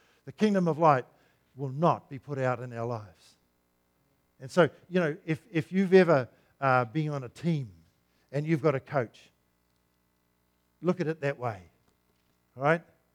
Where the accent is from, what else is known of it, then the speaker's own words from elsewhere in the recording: Ireland; Hey, I'm Irish.